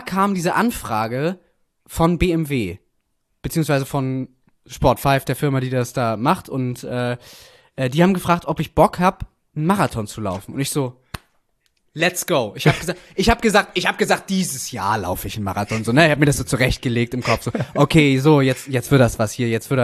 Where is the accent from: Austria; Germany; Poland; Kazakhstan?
Germany; Hamburg; da bin ich halt aufgewachsen in Hamburg